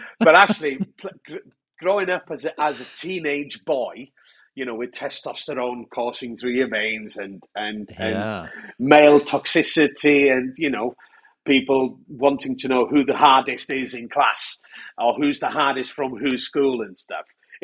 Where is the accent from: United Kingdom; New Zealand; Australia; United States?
United Kingdom; Rhiwlas, Wales; I grew up in a village called Rhiwlas, which is just on the side of a mountain, not far from Snowdon. And I went to school in Bethesda, where my father went to school as well. So it's kind of, it was quite rural.